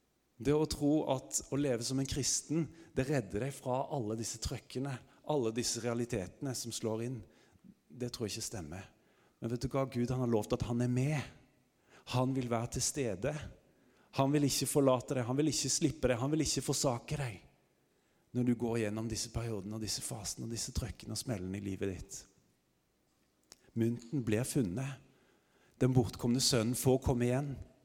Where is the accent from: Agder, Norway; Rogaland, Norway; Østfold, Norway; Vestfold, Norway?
Rogaland, Norway; Stavanger; Jeg er fra Stavanger